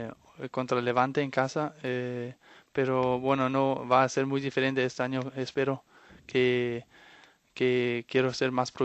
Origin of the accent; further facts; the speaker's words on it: Denmark; now in Spain; No, yo no soy un típico danés así, nórdico. Yo creo que soy más del sur, no sé por qué, pero me gusta más la vida y el fútbol aquí en el sur de Europa y en España